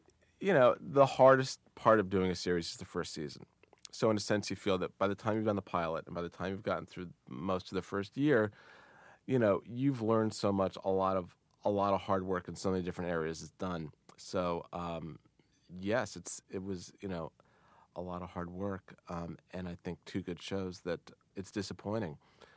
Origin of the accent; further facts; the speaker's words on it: Potomac, Maryland, United States; I think I was growing up in Potomac, Maryland.